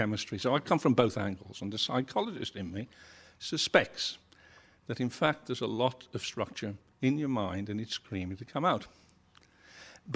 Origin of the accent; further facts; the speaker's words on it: Birmingham, West Midlands, United Kingdom; By the way, I'm a Brummie, so thanks for living in Birmingham.